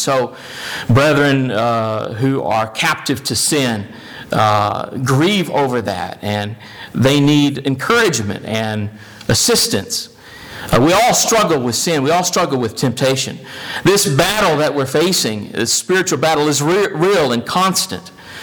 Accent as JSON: {"language": "English", "region": "Arkansas", "country": "United States", "tie": "born or raised there", "lives_now": "Kentucky, United States", "said": "Even though I was born and raised in Arkansas, Kentucky is my adopted home state."}